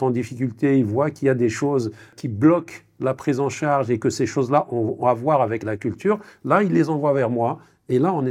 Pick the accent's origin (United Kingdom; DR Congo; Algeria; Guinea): Algeria; Kabylie; now in France; J'ai fait mon parcours professionnel en France, mais je viens de Kabylie.